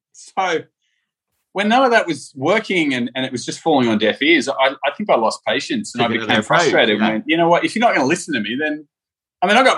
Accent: Sydney, New South Wales, Australia; I'm from Sydney. It's a cool city, but to live Queensland, Gold Coast, Australia.

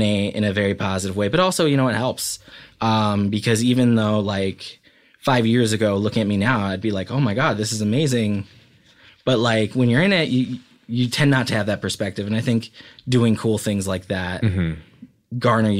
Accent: Pine Ridge, South Dakota, United States; So basically, the idea was, you know, because I'm from Pine Ridge, and you know, there's always like charities to help us

